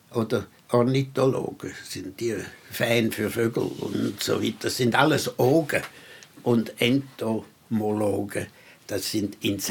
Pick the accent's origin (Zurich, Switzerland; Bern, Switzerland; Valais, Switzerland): Zurich, Switzerland; Wald; Ich bin im Wald aufgewachsen, alle Schulen habe ich dort gemacht.